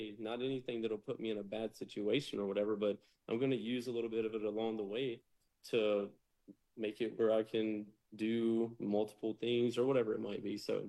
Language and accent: English; Greenville, Mississippi, United States; fly back to my hometown, Greenville, Mississippi. My mom's there waiting on me to pick me up.